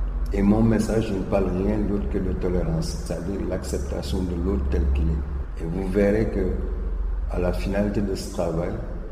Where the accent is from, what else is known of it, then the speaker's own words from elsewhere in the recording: Dakar, Senegal; il fait le même climat que chez moi à Dakar en ce moment.